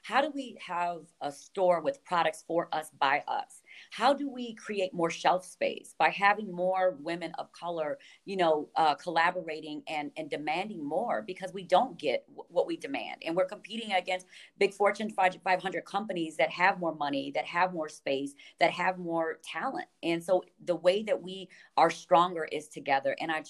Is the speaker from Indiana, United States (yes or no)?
yes; Gary, Indiana, United States; I'm 100% Boricua, you know, born and raised in Gary, Indiana. So as my daddy would say, we're soul Ricans.